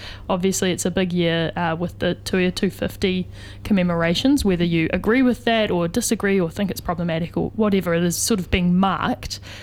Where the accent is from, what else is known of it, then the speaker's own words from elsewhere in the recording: Christchurch, Canterbury, New Zealand; Well, I always think about this because I'm from Christchurch